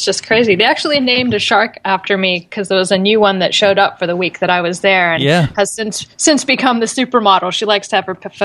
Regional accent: Australia; I am heading over to my home country of Australia in about next month

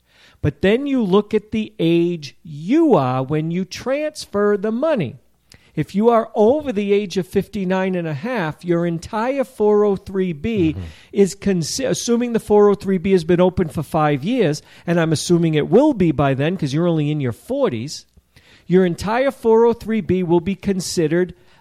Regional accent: Boston, Massachusetts, United States; I grew up in Boston. We have moisture there.

